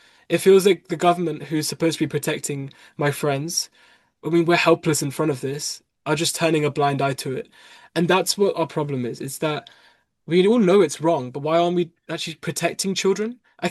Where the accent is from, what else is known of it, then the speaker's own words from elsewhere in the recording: Leicester, East Midlands, United Kingdom; I'm from Leicester